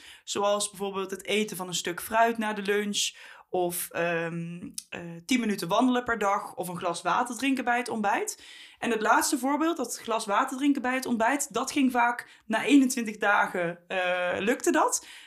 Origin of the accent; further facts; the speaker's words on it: Holland, Netherlands; Nee, ik ben gewoon een Hollander.